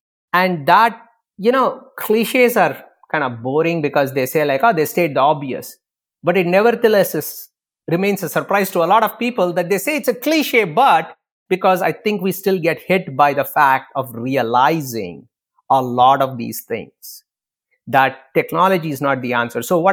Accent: India; I grew up in India

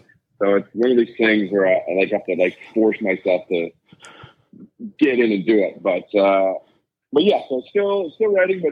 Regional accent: Vancouver, British Columbia, Canada; growing up in Vancouver

